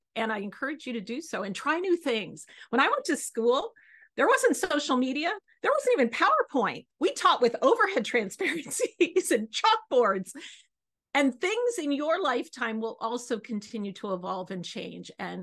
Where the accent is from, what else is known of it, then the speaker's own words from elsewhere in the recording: Ithaca, New York, United States; I said I grew up in Ithaca, New York, was going back home.